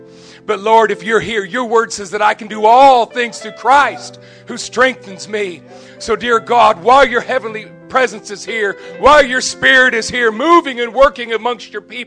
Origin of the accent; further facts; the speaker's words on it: Ohio, United States; now in Sarasota, United States; he's been up to my hometown up in Ohio. I am a northerner. But I chose to come be with you. I chose to leave my home in the cold, frozen north and to enjoy 75 degree Februarys.